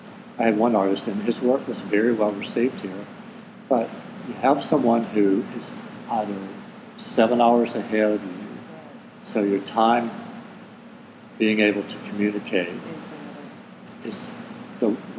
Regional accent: Spartanburg, South Carolina, United States; now in Charlotte, United States; Which is from Charlotte's about 75 miles from here. So grew up in Spartanburg. I moved here in 87.

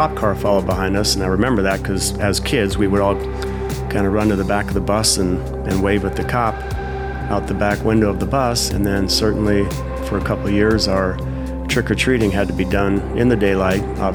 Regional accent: Vallejo, California, United States; now in Loomis, United States; I'm 56. I live in Loomis, California, and I was born and raised in Vallejo.

